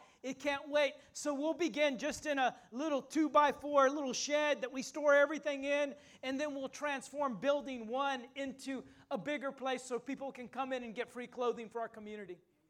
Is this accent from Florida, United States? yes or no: no; San Antonio, Texas, United States; You know, thank God I grew up in San Antonio.